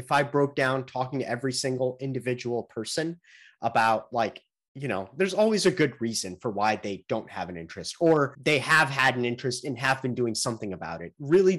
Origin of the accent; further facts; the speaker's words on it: United States; I occupy a unique position here as an American Muslim who has seen a lot of the world